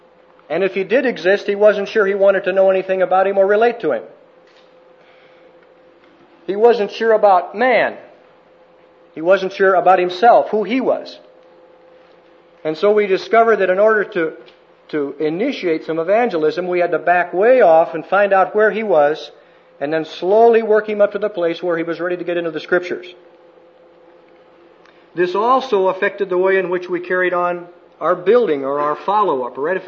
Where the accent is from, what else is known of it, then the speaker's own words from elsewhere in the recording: United States; now in Brazil; My opinion as an American in Brazil is not worth much, unless I can document it with chapter and verse.